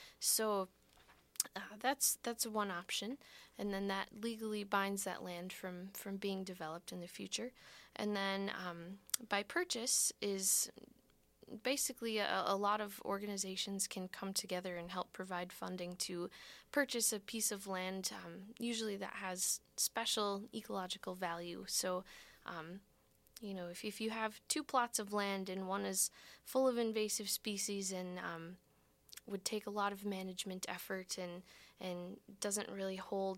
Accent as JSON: {"language": "English", "town": "Racine", "region": "Wisconsin", "country": "United States", "tie": "born or raised there", "said": "So I grew up in Racine. I graduated from high school from Walden 3"}